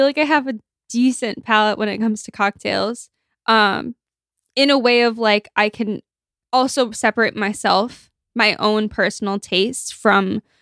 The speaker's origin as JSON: {"language": "English", "country": "United States", "said": "because I'm an American"}